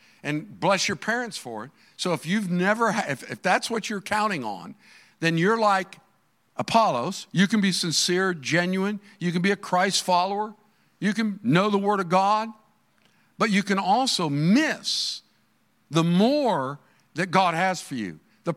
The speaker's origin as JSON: {"language": "English", "town": "Fort Myers", "region": "Florida", "country": "United States", "said": "I'm from Fort Myers. We didn't have them back then"}